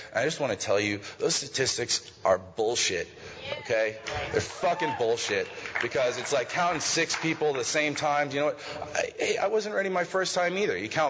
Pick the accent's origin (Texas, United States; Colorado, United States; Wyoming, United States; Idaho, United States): Idaho, United States; Boise; I'm an alcoholic from Boise, Idaho.